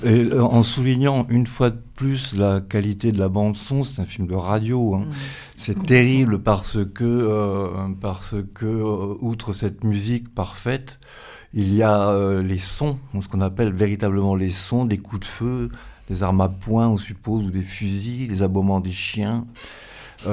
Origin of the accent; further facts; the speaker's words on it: Metz, Grand Est, France; moi ça me touche particulièrement, je viens de Metz